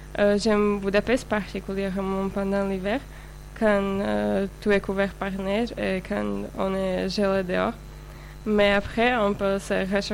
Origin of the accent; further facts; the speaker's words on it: Slovakia; de Slovaquie.